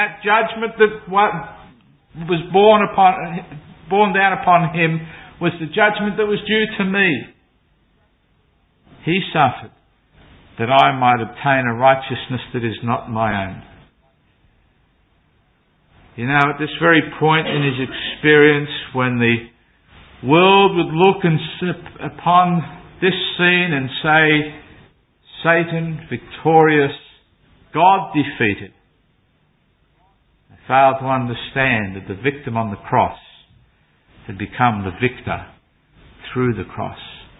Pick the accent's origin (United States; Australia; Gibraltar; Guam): Australia; Sydney, New South Wales; You know, I grew up in Sydney, as just about all of you know, I suppose.